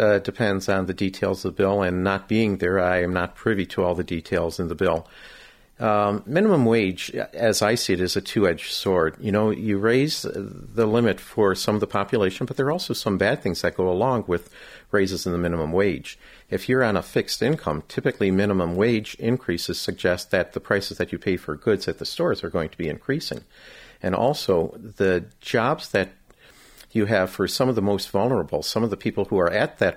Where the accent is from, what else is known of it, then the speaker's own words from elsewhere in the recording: Detroit, Michigan, United States; Well, I come from Michigan. I have lived all over Michigan. I was born in the city of Detroit and raised in the suburbs of Detroit.